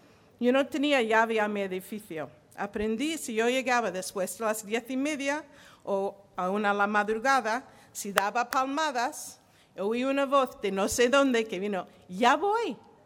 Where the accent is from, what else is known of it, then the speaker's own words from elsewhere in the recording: Seattle, Washington, United States; born there; Soy sefardita. Nací en Seattle, donde la comunidad sefardita es una de las más grandes de los Estados Unidos y una de las más puras.